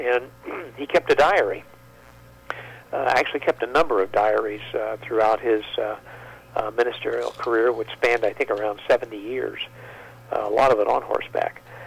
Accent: Lucasville, Ohio, United States; I was born in Portsmouth at the old Portsmouth Hospital and grew up in Lucasville. We had a farm just north of Lucasville.

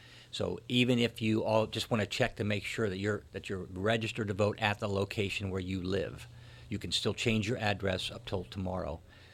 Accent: Springfield, United States; Springfield.

